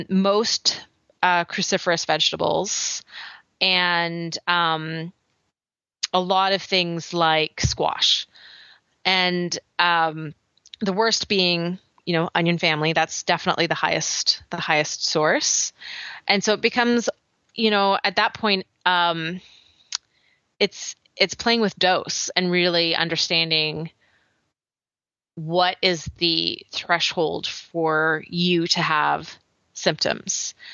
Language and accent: English; Canada; accent: Canadian; We'll go home for the summer again. That'll refresh in my Canadian accent for a couple months.